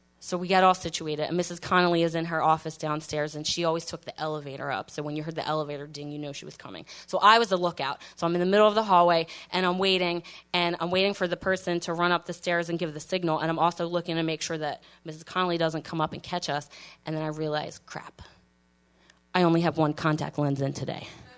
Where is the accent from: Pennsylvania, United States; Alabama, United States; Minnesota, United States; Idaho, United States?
Pennsylvania, United States; Philadelphia; And we grew up in Northeast Philly, and we almost got beat up on a daily basis.